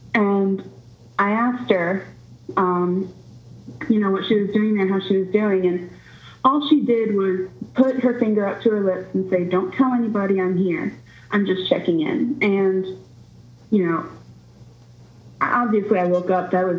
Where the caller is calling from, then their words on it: Louisville, Kentucky, United States; I'm calling from Louisville, Kentucky.